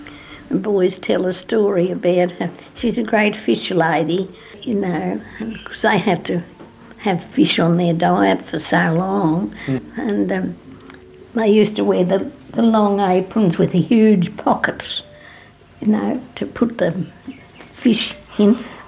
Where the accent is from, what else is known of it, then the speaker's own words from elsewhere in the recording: Coorong Vale, Victoria, Australia; born there; I was born in the Mallee, Coorong Vale.